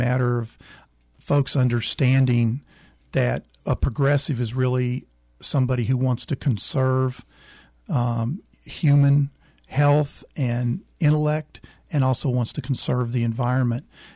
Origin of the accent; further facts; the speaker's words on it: Texas, United States; I worry because I come from the Beaumont-Port Arthur region of Texas.